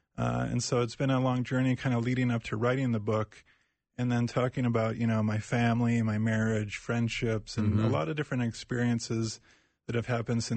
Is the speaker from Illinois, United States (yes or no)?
no; Edina, Minnesota, United States; also born or lived in Bloomington; I thought it would be like growing up in West Bloomington and in Edina.